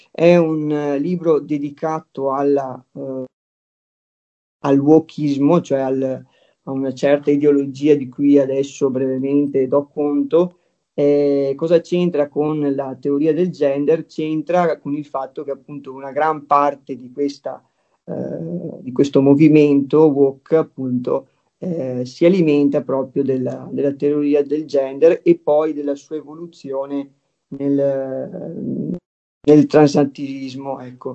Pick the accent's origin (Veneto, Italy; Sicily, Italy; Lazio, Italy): Veneto, Italy; Padua; accent: Paduan; La mia loquela mi tradisce, appunto il mio accento si sente, che sono appunto delle zone di Padova, insomma.